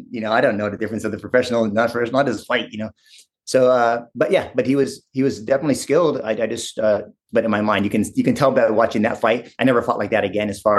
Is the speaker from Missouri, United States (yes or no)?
no; Hawaii, United States; I mean, come on, I grew up in Hawaii.